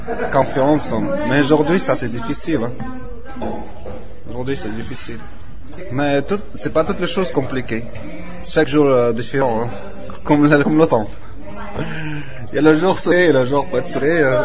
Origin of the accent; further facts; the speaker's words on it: Tunisia; now in Geneva, Switzerland; Moi, j'ai la Tunisie.